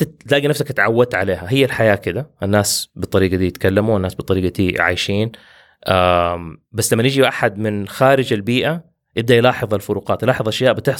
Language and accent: Arabic; Jeddah, Makkah Province, Saudi Arabia; أنا أهلي أصلا من مكة وكنت ساكن في جدة ومتربي في جدة، فكل ويكند كنا نطلع مكة